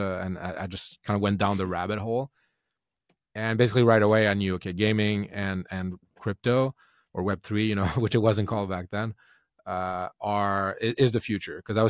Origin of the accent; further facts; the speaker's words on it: Sweden; also born or lived in United States; I'm from Sweden. That's where I'm based these days.